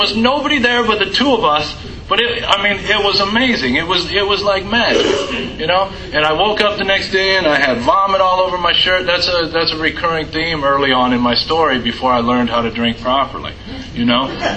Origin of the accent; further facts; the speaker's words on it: Iowa, United States; I am from Iowa. I grew up there.